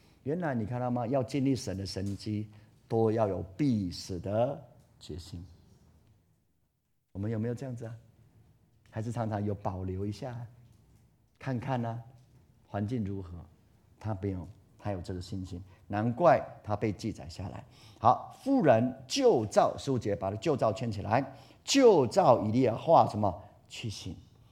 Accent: Taiwan; 我们台湾人每一次都说哇够八斗了

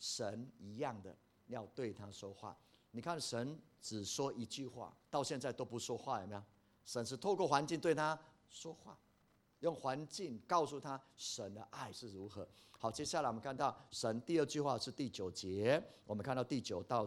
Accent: China; 到处我们中国人有啊，我们去美国到处都是啊

